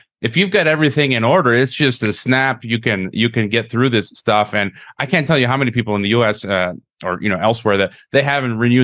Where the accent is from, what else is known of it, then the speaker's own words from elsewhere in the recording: Chicago, Illinois, United States; in my hometown of Chicago about 20 years ago.